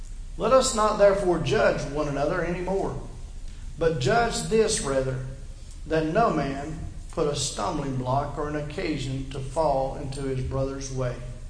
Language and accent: English; United States; I am an American. Period.